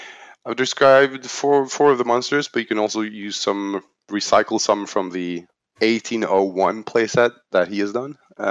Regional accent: Norway; a place very similar to where I grew up outside of Oslo

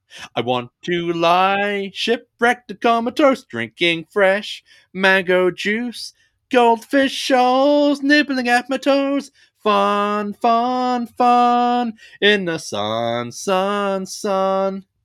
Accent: United Kingdom; as a Brit who spends a lot of time around very, very eager Americans

